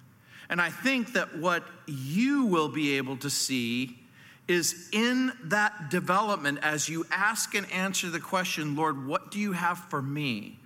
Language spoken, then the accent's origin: English; New Orleans, Louisiana, United States; born there; Well, I was born in New Orleans.